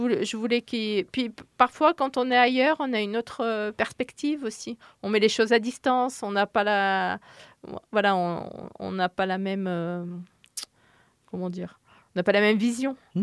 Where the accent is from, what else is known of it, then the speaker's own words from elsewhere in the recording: Toulon, Provence-Alpes-Côte d'Azur, France; also born or lived in Paris; je suis née à Paris, mais je suis restée 4 ans et demi, c'est pas beaucoup. Mais j'ai quand même vécu mon enfance, mon adolescence, les années qui comptent à Toulon. Mes parents sont toujours à Toulon. Donc, on a des attaches fortes avec le Var, en fait.